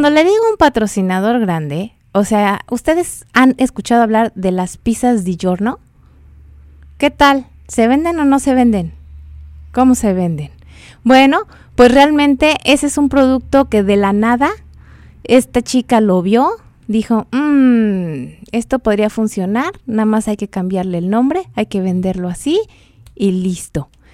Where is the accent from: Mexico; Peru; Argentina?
Mexico; moved away; Dios me va a permitir regresar a mi origen, que es mi país, que es México. Pero por el día de hoy, estoy parada en este país